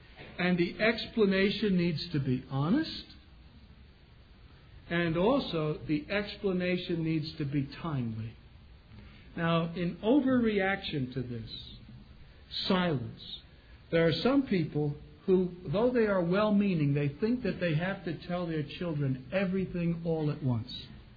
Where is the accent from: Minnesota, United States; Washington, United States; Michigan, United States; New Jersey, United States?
New Jersey, United States; I simply said I came from New Jersey, you see.